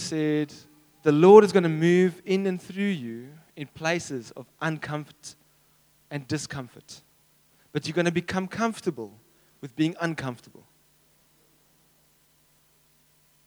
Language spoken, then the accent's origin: English; Cape Town, Western Cape, South Africa; Like I was from Cape Town, I want to be here.